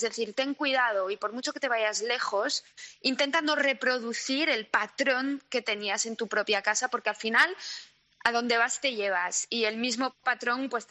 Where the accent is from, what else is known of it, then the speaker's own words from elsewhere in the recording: Paris, Île-de-France, France; moved away as an adult; now in Spain; yo nací en París, soy parisina, hasta los 21 años estuve viviendo allí